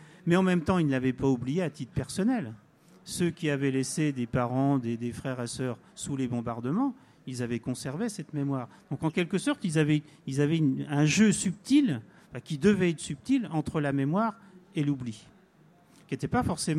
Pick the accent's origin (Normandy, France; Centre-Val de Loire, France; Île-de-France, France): Normandy, France; born there; Donc moi, je suis aussi née dans la Manche.